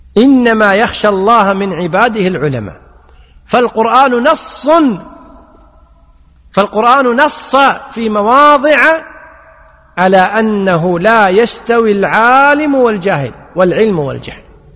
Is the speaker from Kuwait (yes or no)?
yes; Kuwait; احنا الحين عندنا بالكويت موشك ترى بقسم، ترى بقسم مو قسم ولا قسم، خلاص هذا عندنا مستخدم بالكويت.